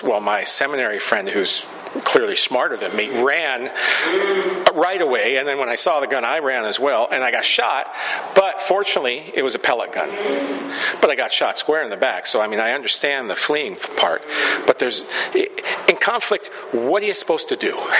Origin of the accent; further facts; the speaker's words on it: Stanwood, Washington, United States; also born or lived in Camano Island; I grew up in Camino Island and Stanwood, and they're all Norwegian up there, so we called it Sprouse Ritz.